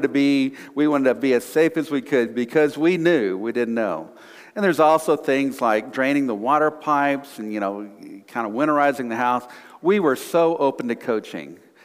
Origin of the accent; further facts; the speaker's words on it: Texas, United States; now in Calgary, Canada; I grew up in Texas, and I think I can count on my hands, certainly on one hand, the number of times there was white stuff that was on the ground. And so when we were moving up here to Canada